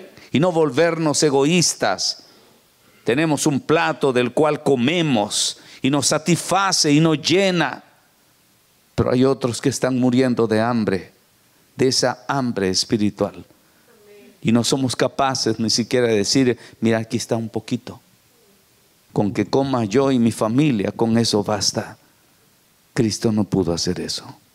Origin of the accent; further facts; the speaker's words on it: Guatemala; nosotros venimos desde Guatemala atravesando miles de kilómetros para estar aquí.